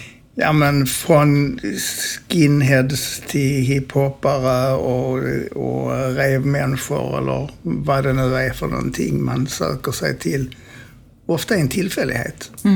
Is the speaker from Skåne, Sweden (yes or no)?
yes; Eslöv, Skåne, Sweden; Jag växte upp tillsammans, jag föddes i Eslöv.